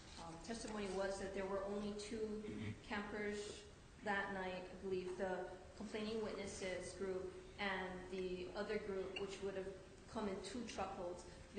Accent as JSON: {"language": "English", "region": "Hawaii", "country": "United States", "said": "And that's when I said, yeah, I'm Hawaiian."}